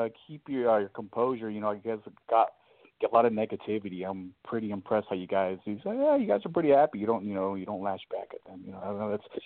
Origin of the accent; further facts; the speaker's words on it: Arizona, United States; I'm from Arizona, and I am with the Arizona Ghostbusters.